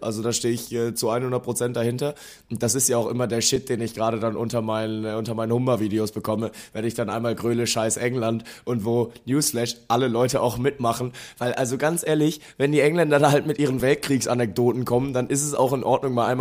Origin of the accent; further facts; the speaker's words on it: Kiel, Schleswig-Holstein, Germany; Weil in Kiel ist gerade Kieler Woche und ich bin ja in Kiel aufgewachsen.